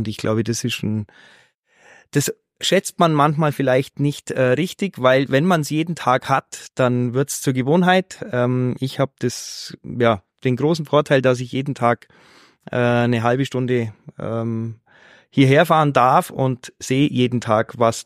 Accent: Vorarlberg, Austria; now in Jungholz, Austria; bin ich aus der Region, bin nur 20 Kilometer von hier entfernt im kleinen Walsertal.

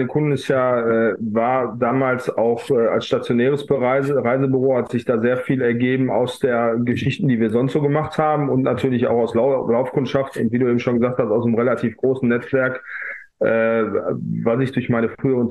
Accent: Essen, North Rhine-Westphalia, Germany; Und im Jahr 2017 war auch zufällig die Stadt Essen, meine Heimatstadt, wie du eben richtig erkannt hast, Umwelthauptstadt Europas.

